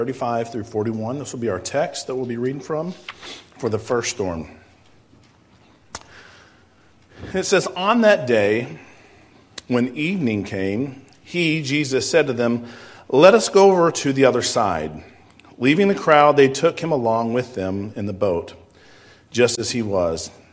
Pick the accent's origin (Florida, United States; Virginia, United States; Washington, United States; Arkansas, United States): Arkansas, United States; I grew up in Arkansas, and so we know what cold and warm air do.